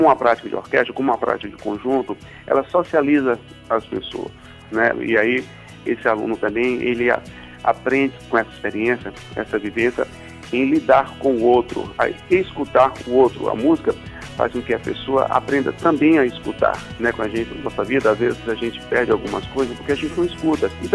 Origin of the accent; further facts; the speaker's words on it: Fortaleza, Ceará, Brazil; Venho de uma família de músicos, sou de Fortaleza, do Ceará, onde meu pai era músico, tenho um irmão que é músico, meus avós, né, tios, etc., de músico.